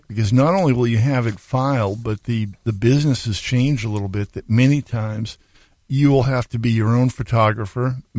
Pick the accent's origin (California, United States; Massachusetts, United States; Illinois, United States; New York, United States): Massachusetts, United States; I grew up outside of Boston.